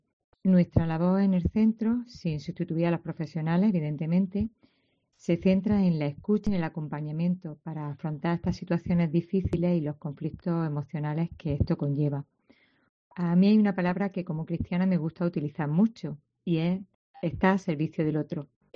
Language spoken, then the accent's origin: Spanish; Úbeda, Andalusia, Spain; Somos de Úbeda y sencillamente somos personas con una vocación de ayuda.